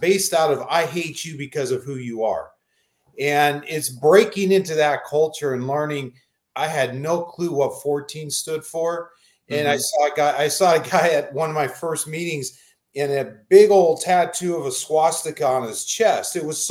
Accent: Phoenix, Arizona, United States; I grew up in Phoenix, and Tawny and I, we both grew up in the West Valley. We went to rival high schools

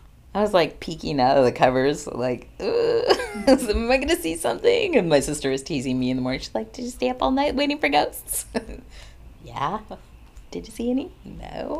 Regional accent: Ashland, Oregon, United States; So I grew up in Ashland. I rarely came to Medford. And we had, you know, a rivalry, Ashland-Medford rivalry.

